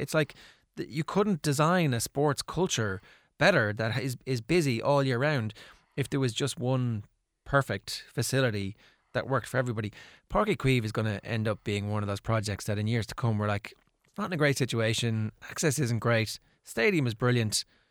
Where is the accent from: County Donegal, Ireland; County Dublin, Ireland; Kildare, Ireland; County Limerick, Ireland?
Kildare, Ireland; Athy; I'm from Athy